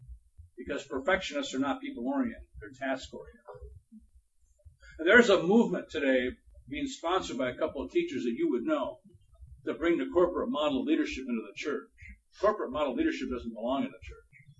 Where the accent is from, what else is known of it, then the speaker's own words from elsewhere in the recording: Toledo, Ohio, United States; We grew up together in Toledo.